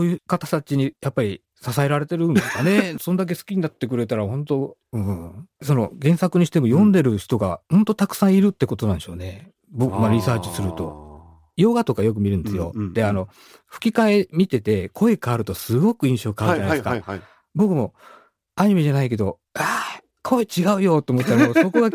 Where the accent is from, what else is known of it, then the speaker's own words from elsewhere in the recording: Kitakyushu, Fukuoka, Japan; 僕北九州出身なんですけど、うんうん、生まれた場所なんかやっぱ景色がどんどん変わっていくんですけどね、